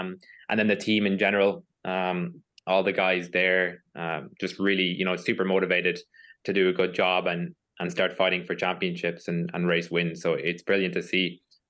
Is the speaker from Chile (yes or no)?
no; Ireland; and it helps that we're both from Ireland